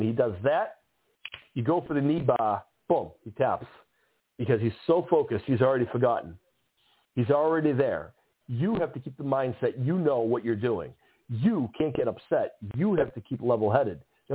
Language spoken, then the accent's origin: English; Ireland; He's a tough guy, and he makes me proud of being Irish and stuff.